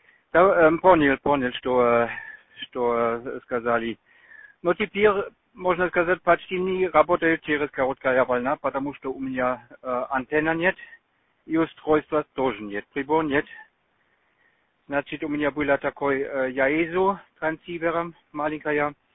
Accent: Germany; Russian is a second language; Но, вы знаете, моя жена из России, я немец.

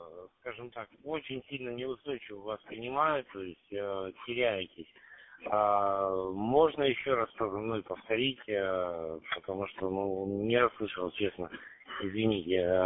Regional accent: Murino, Leningrad Oblast, Russia; я из Ленинградской области, город Мурино, это север города Санкт-Петербурга.

